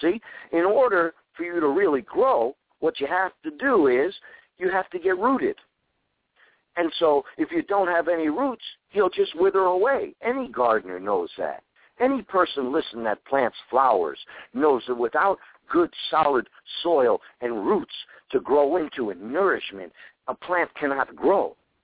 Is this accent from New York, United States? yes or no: no; Connecticut, United States; now in Imperial Beach, United States; now I'm from Connecticut, and I was born in Connecticut, and I'm out here in California right now in Imperial Beach